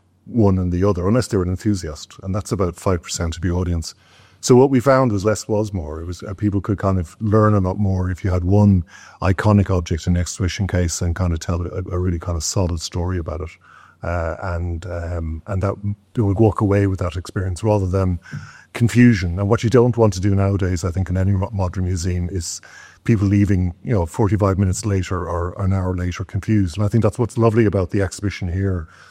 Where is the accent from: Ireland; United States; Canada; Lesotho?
Ireland; this is a reality for us as Irish people